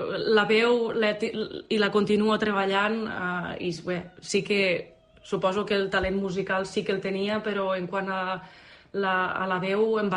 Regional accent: L'Ampolla, Catalonia, Spain; also born or lived in Barcelona; Jo vaig néixer, sí, l'Ampolla és la porta del Delta, la coneixem així, però vaig néixer a l'Hospital Clínic de Barcelona, sí, però només hi vaig néixer.

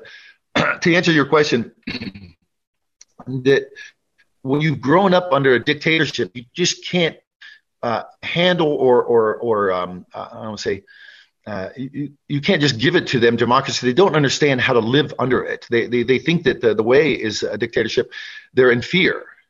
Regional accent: Waterford, Pennsylvania, United States; because I'm from Waterford, Pennsylvania, a little town, and I got to fly over there.

